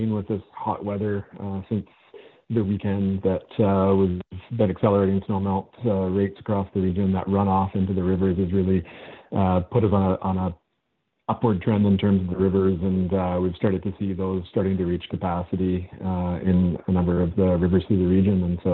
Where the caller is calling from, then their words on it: Victoria, British Columbia, Canada; I'm head of the River Forecast Center, and I'm calling from Victoria on the Mekongan territory, the Songhees and Esquimalt First Nation.